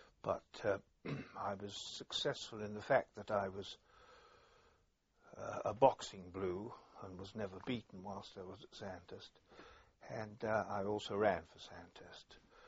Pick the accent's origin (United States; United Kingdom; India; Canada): India; Nainital, Uttarakhand; born there; I was born in Nainital in India in 1919.